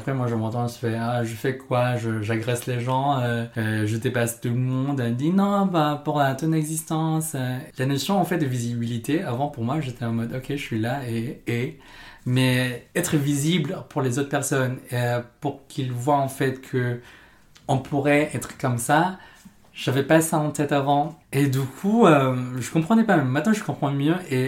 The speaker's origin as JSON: {"language": "French", "town": "San Juan", "country": "Philippines", "tie": "born or raised there", "said": "je suis né à San Juan, c'est à côté de Manny, c'est aux Philippines."}